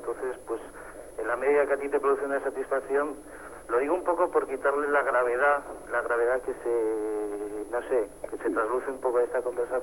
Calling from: Huesca, Aragon, Spain; de Huesca.

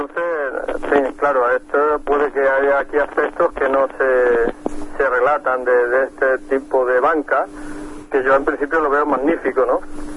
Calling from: Barcelona, Catalonia, Spain; de Barcelona

